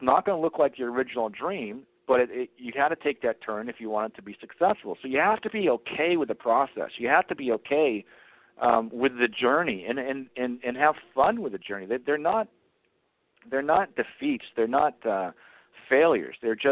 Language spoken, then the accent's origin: English; New England, United States; I grew up in New England.